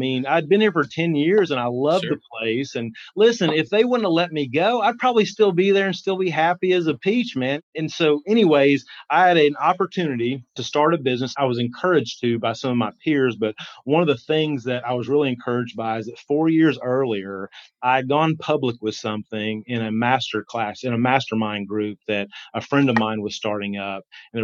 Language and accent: English; Rome, Georgia, United States; born there; also born or lived in California; I was born in Rome, Georgia.